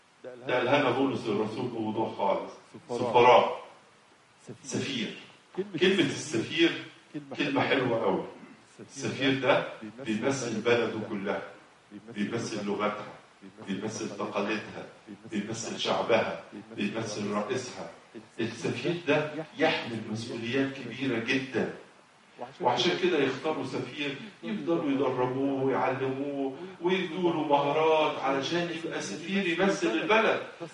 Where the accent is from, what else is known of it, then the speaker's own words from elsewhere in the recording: Egypt; موجودة خميرة في أوروبا؟ عندنا في مصر خميرة.